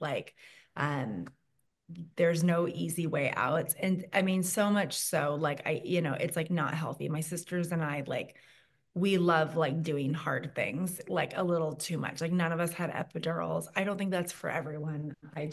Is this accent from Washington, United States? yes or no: yes; Washington, United States; Yeah, we're in Washington State. Yeah. And Chad and I both, we were born and raised in Washington.